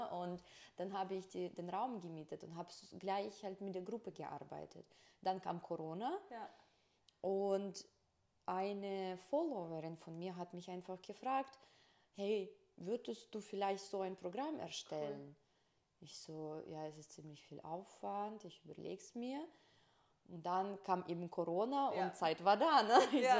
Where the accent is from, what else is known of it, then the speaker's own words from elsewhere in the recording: Russia; now in Germany; weil ich komme aus Russland und bei uns war Stretching schon damals ziemlich so eine große Szene bekannt